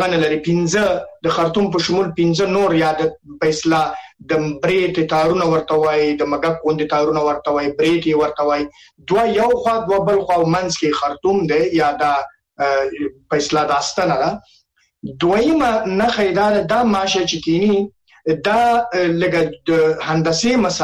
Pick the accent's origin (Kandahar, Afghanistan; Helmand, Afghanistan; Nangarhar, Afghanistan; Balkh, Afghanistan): Nangarhar, Afghanistan; زه د ننګرهار یم